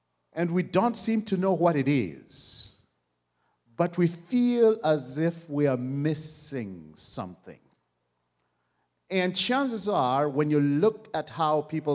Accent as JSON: {"language": "English", "country": "Kenya", "lives_now": "United States", "said": "I'm a Kenyan, and I'm a Christian."}